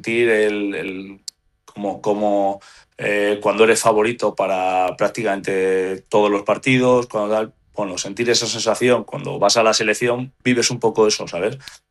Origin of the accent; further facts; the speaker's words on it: Spain; como español que me siento